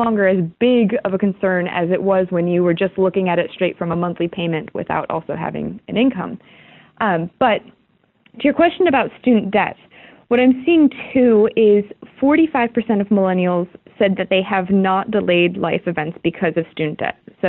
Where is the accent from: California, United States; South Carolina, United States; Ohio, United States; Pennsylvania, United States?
Ohio, United States; Cleveland; But, you know, you and I spoke about how I grew up in Cleveland.